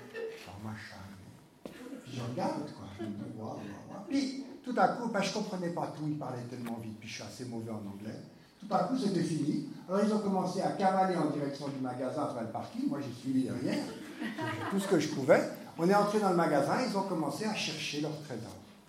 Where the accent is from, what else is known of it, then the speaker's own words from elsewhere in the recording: Switzerland; je viens de Suisse.